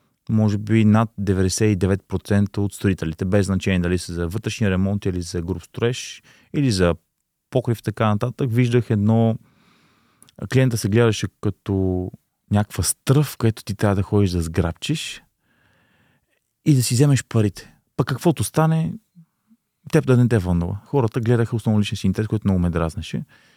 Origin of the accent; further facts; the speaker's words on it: Sofia, Sofia City, Bulgaria; Да, на 31 години съм, януари само на 32. От София съм